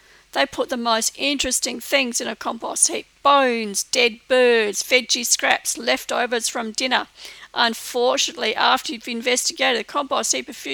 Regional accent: Mallala, South Australia, Australia; I'm not actually from Gawler. I'm a ring-in from the Malalar district.

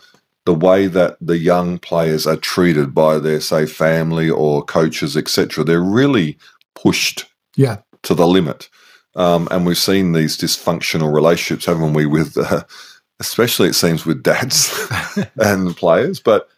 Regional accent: Australia; Is it just because we're Australian and we have that connection England or Great Britain?

